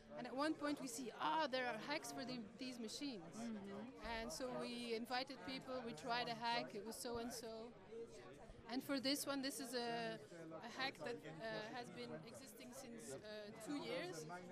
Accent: Konstanz, Baden-Württemberg, Germany; I'm from Konstanz

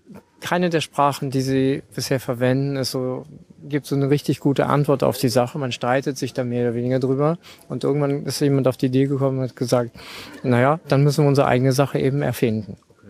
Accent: Berlin, Germany; ich bin Berliner

